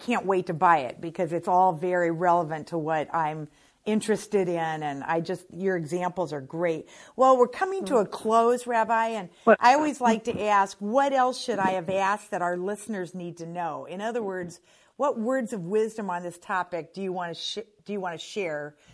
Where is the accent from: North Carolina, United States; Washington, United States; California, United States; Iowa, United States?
Iowa, United States; I'm from Iowa.